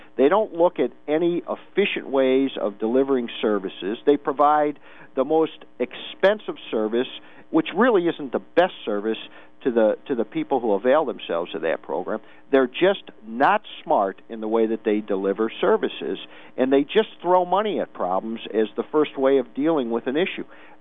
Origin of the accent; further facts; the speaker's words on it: Naperville, Illinois, United States; also born or lived in Park Forest / Rockford; and I was born in Park Forest, sort of where suburbia began, and then moved to Naperville. After living in for a while in Rockford, my dad took a job in Rockford, came back to Naperville. I went through the public school system in Naperville